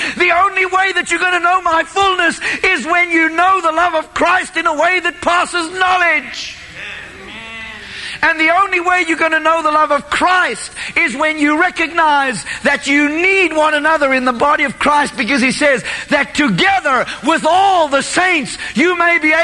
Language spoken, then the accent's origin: English; South Africa; I was raised in South Africa.